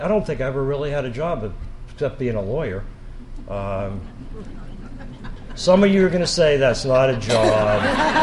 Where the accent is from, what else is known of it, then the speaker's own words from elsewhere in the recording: Erie, Pennsylvania, United States; I was born and raised here in Erie, Pennsylvania, and I have been blessed my whole life.